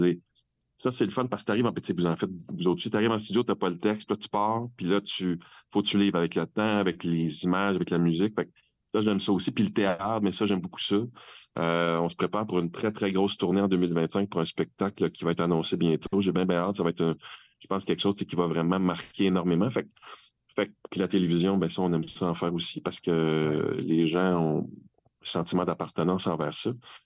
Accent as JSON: {"language": "French", "town": "Sainte-Anne-des-Plaines", "region": "Quebec", "country": "Canada", "said": "moi, je viens de Saint-Anne-des-Plaines, donc à côté de Sainte-Thérèse."}